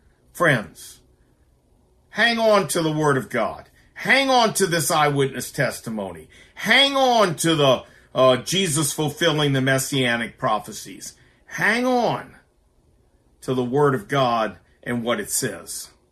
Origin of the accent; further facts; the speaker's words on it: the South, United States; And I was raised in the South, and I love Southern food. Oh, man, do I love Southern food.